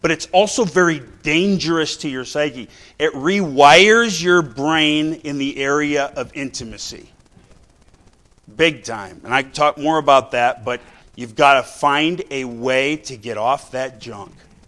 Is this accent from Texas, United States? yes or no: no; Montana, United States; I grew up in Montana, you know, and I mean, outside of floating the Blackfoot, I never, you know, saw much.